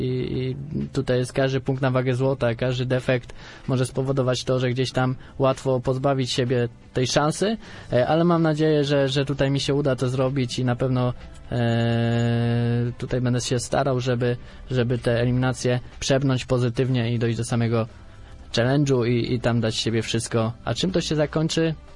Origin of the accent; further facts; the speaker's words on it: Zielona Góra, Lubusz Voivodeship, Poland; każdy wie, że jestem z Zielonej Góry